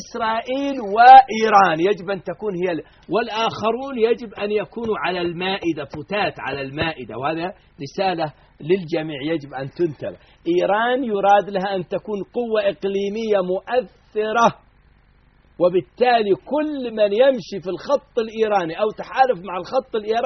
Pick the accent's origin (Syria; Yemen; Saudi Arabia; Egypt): Saudi Arabia; أنا شخصيا مبسوط في بلدي المملكة العربية السعودية.